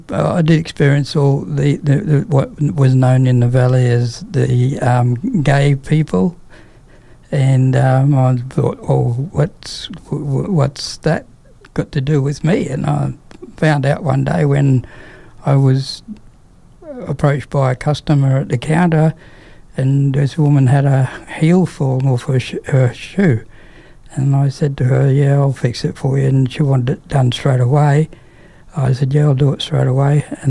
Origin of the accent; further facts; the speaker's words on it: Townsville, Queensland, Australia; now in Brisbane, Australia; I came from North Queensland, which only a population of 100,000 people in the town. And when I hit Brisbane, it was 1 million people in the city and town. And it was a different culture from Townsville, from North Queensland.